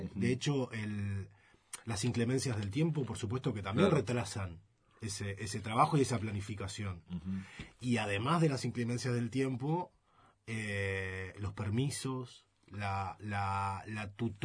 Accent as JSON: {"language": "Spanish", "town": "Rodríguez", "region": "San José", "country": "Uruguay", "said": "Yo vengo del interior, soy de Rodríguez, del departamento de San José, un pueblo del departamento de San José."}